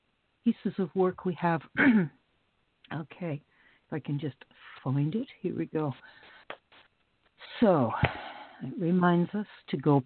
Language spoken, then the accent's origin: English; Canada; I'm Canadian, so I'm like above, I'm north of the border of all this